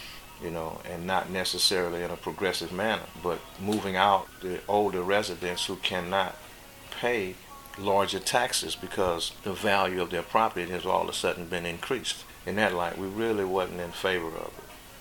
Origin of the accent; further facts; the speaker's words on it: Dallas, Texas, United States; now in Houston, United States; I'm originally from Dallas. I went to University of Houston and Texas Southern University, so that's how I end up making this my home. And I've been in this community about 35 years.